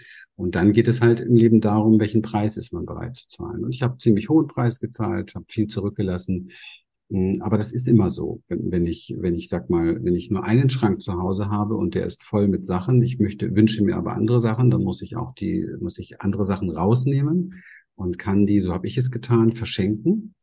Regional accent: Berlin, Germany; Ich bin in Berlin aufgewachsen, im Hinterhof

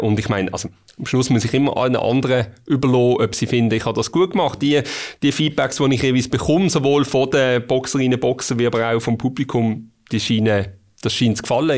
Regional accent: Basel, Basel-Stadt, Switzerland; also born or lived in Muttenz; Ich bin in Basel und Muttenz aufgewachsen, ja.

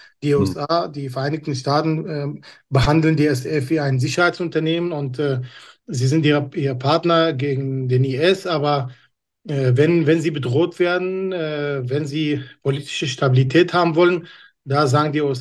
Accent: Syria; Ja, nicht nur als Syrer, als Mensch haben die Bilder mich richtig verletzt.

